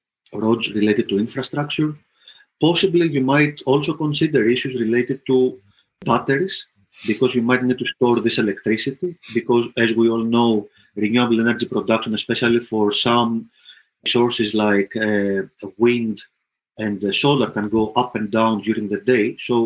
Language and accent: English; Greece; I come from Greece